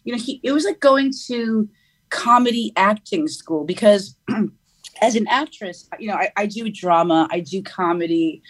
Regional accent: New York, United States; accent: New York; obviously I have, you know, my own accent, which is, you know, a New York accent.

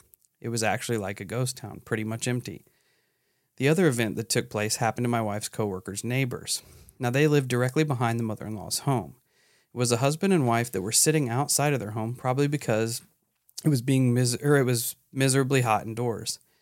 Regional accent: Texas, United States; Rockport's about 47 miles down the coast from my hometown. We did happen to evacuate to San Antonio before Harvey made landfall. We stayed in a hotel for 2 days due to our hometown being without power.

